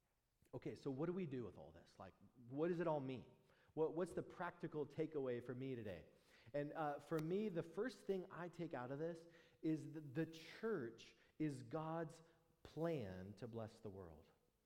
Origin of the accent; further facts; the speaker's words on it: United States; Of course, I'm American. I think about it in American terms.